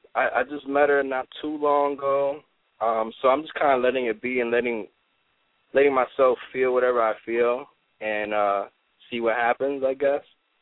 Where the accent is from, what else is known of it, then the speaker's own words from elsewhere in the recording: Los Angeles, California, United States; Los Angeles.